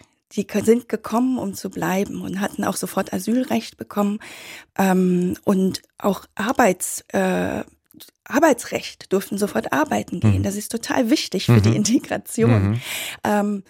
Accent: Aachen, North Rhine-Westphalia, Germany; also born or lived in Vietnam; Ich bin in Vietnam geboren, bin hier aufgewachsen in Aachen

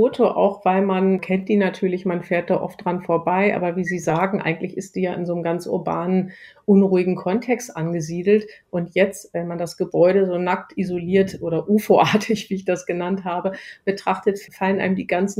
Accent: Berlin, Germany; Da bin ich in der Nähe aufgewachsen

